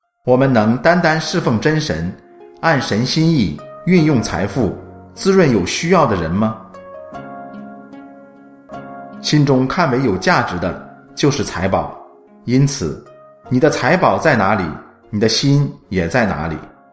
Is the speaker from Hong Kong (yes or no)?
yes; Hong Kong; 我成长于经济起飞阶段的香港，家境清贫，住山边寮屋及政府屋村。